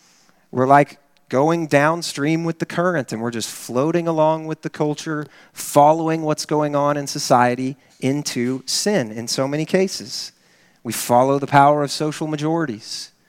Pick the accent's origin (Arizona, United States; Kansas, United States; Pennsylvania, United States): Kansas, United States; now in Texas, United States; It's interesting coming to Texas, I grew up in Kansas, and we like sports in Kansas